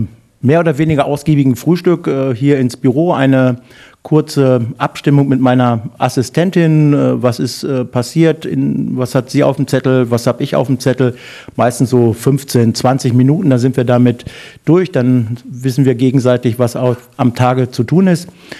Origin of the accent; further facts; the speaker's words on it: North Rhine-Westphalia, Germany; born there; also born or lived in Saxony; Gebürtiger Ostwestfale und seit 1997 in Sachsen beruflich beheimatet und seit ungefähr 20 Monaten hier. Also es ist halber Weg wieder zurück in die alte Heimat.